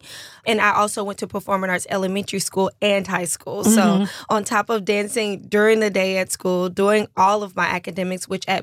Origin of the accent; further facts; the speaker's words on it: DeKalb County, Georgia, United States; I grew up right outside the city in DeKalb County. So my school was very mixed.